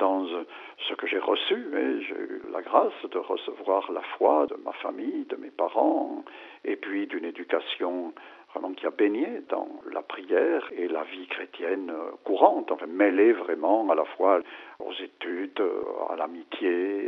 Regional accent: Lourdes, Occitanie, France; Je viens de Lourdes

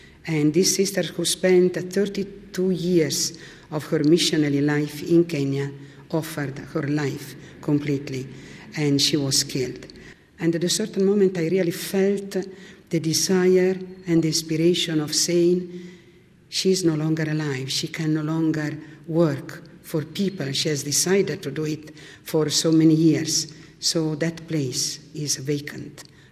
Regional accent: Milan, Lombardy, Italy; I am a consolata missionary sister. Originally, I'm from Milan. I was only 14 in 1953

